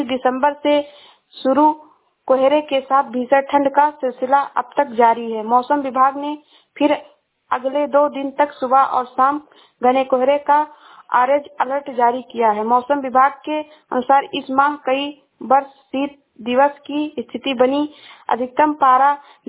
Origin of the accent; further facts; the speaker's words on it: Uttar Pradesh, India; मैं जिला श्रावस्ती से हूँ।